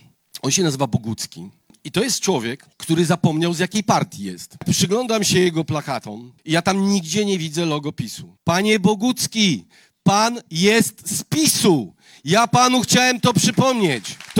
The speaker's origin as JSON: {"language": "Polish", "town": "Szczecin", "region": "West Pomeranian Voivodeship", "country": "Poland", "said": "jestem szczecinianinem. Mieszkam tutaj, płacę podatki i będę wybierał też kandydata na prezydenta Szczecina."}